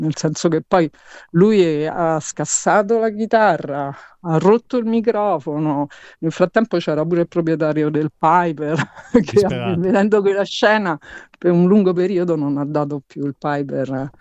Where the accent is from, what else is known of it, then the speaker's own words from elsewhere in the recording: Rome, Lazio, Italy; Poi a Roma ci sono venuti proprio perché io, essendo romana